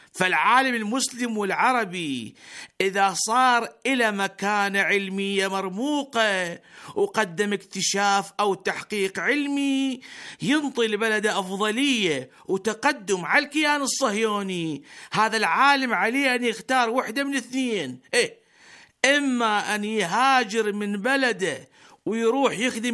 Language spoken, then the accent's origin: Arabic; Iraq; ترى بلدنا العراق اليوم متورط بهيش مرحلة انتقالية